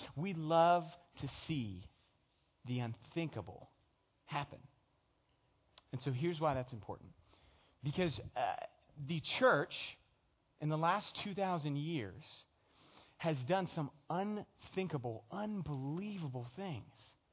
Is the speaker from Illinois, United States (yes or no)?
no; Houston, Texas, United States; So I'm from Houston, so Rockets, I was like around when this thing happened.